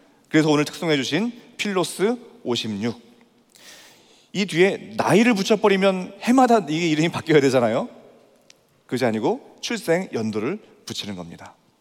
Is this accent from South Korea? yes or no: yes; Jecheon, North Chungcheong, South Korea; 제가 나고 자란 그 제천이라는 그 동네는 이 기독 연합운동이 굉장히 활발했습니다.